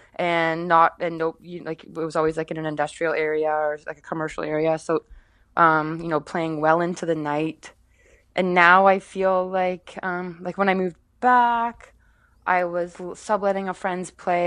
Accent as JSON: {"language": "English", "town": "Orillia", "region": "Ontario", "country": "Canada", "tie": "born or raised there", "said": "He was coming from Montreal and I came in from my hometown, like Orillia, which was north of Toronto."}